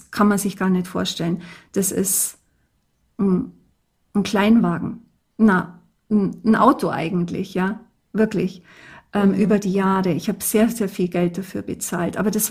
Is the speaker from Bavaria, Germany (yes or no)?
yes; Augsburg, Bavaria, Germany; In meiner Heimat, in Augsburg, ja.